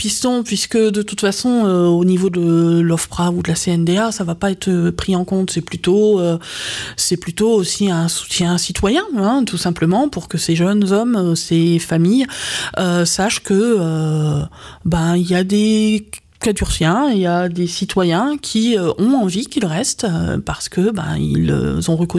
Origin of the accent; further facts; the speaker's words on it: France; sachant que nous, on est français, ils ne vont pas tenir des propos désagréables